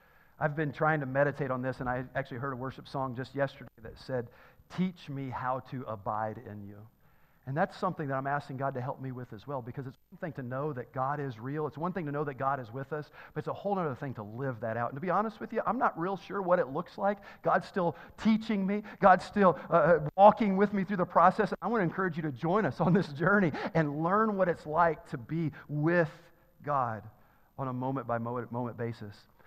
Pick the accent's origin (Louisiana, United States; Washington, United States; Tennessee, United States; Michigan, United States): Tennessee, United States; Walnut Grove; I told you I'm from Tennessee, and I went to school at a small elementary school in Walnut Grove, Tennessee.